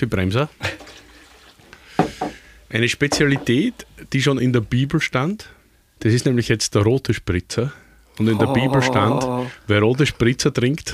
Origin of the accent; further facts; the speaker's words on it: Styria, Austria; für mich als Steirer